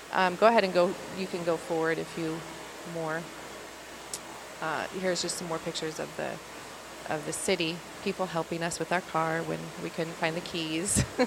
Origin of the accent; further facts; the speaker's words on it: New Jersey, United States; me especially, because I am from New Jersey, okay? And everything is very fast-paced, right?